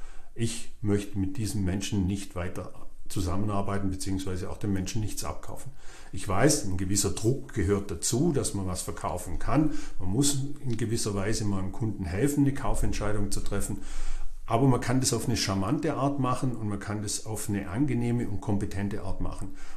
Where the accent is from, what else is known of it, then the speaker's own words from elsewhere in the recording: Baden-Württemberg, Germany; ich bin Schwabe, ich spare auch ganz gern mal einen Euro.